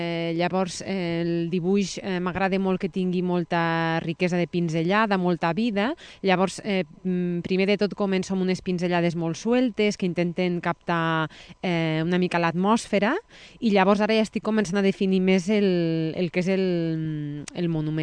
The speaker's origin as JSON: {"language": "Catalan", "town": "Lleida", "region": "Catalonia", "country": "Spain", "said": "vinc de la ciutat de Lleida."}